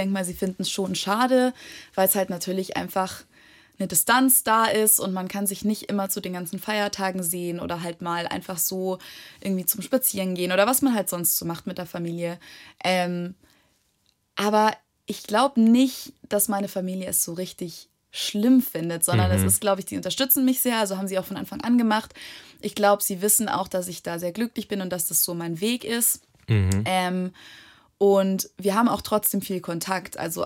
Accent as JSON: {"language": "German", "country": "Germany", "said": "ich habe es nicht verstanden, ich bin kein Muttersprachler oder ich komme aus Deutschland."}